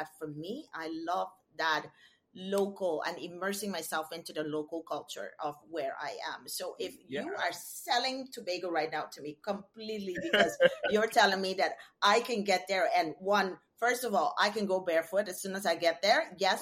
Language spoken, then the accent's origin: English; Curaçao; now in Sint Maarten; I'm from Curacao, but I've made St. Martin my home